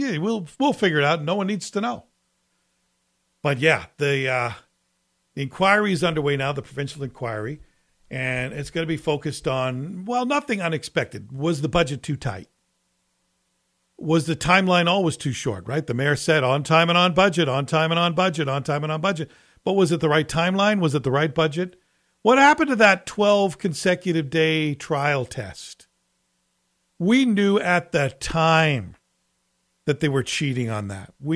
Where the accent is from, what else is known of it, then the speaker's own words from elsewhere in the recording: Toronto, Ontario, Canada; maybe because I grew up in Toronto where I'm used to streetcar drivers getting out with a big pole, bang, bang, banging ice off the wires because the streetcar's stuck.